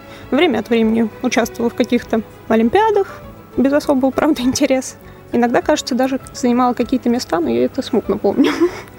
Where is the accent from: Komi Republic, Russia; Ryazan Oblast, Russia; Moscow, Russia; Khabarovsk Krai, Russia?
Ryazan Oblast, Russia; Ryazan; born there; Родилась я, конечно, в Рязани. В Рязани родилась и моя мать.